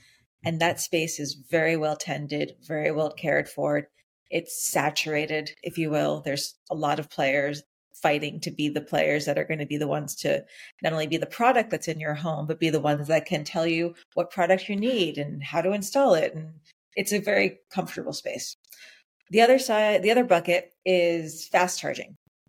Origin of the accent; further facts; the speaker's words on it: New York City, New York, United States; I'm a New Yorker. I've lived here my whole life. And like most New Yorkers, I rely on public transportation to go everywhere I need to go.